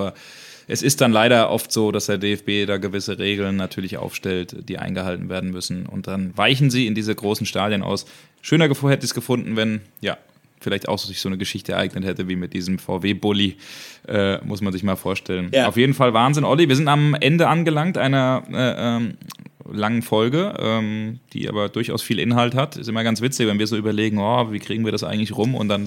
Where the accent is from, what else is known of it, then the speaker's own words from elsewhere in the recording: Hesse, Germany; Ich komme ja aus Hessen, wir sagen immer, im Odewald, da werden die Hode kalt.